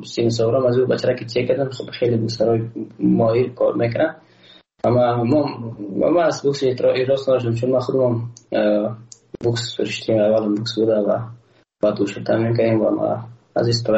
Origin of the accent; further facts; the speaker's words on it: Afghanistan; ما یک افغان هستم